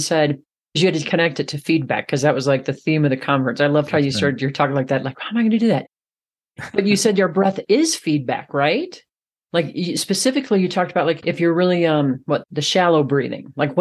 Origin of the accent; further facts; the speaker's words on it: Midwest, United States; I'm like, I'm from the Midwest, blah, blah, blah.